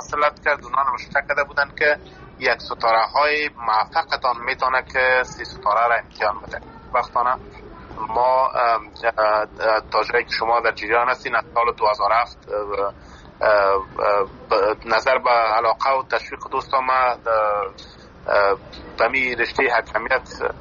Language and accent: Persian; Afghanistan; ما در افغانستان زاده شدیم،